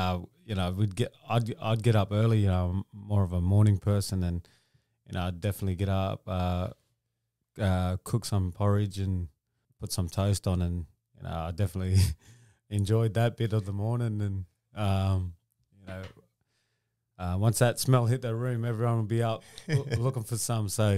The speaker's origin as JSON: {"language": "English", "town": "Maxwell", "region": "New South Wales", "country": "Australia", "tie": "born or raised there", "said": "I was born in Maxwell, small town near the Nambucca Valley on the mid-north coast. And I was born there, and yeah, I ended up growing up with me and my brother and our grandparents. So we moved from Maxwell"}